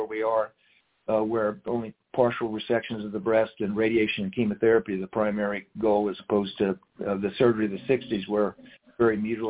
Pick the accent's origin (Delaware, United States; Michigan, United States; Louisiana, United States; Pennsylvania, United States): Louisiana, United States; You know, I grew up in Louisiana, so getting back south in that heat and humidity